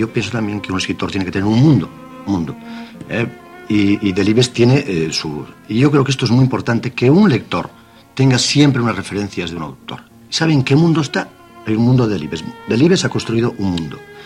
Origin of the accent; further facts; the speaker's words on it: Castile, Spain; pues yo como castellano pienso que es de ese mundo, del mundo castellano